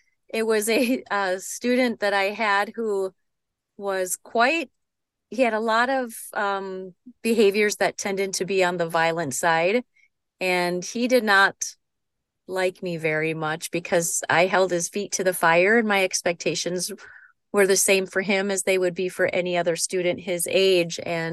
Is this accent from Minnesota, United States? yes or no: no; Wisconsin, United States; I grew up in Wisconsin, and those of us in the upper Midwest are all too familiar with the long, cold, dark winters.